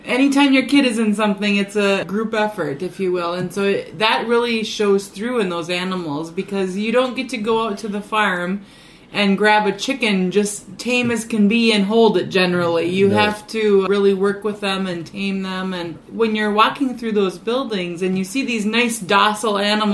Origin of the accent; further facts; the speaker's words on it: Fargo, North Dakota, United States; I grew up in the city. I grew up in Fargo-Moorhead area.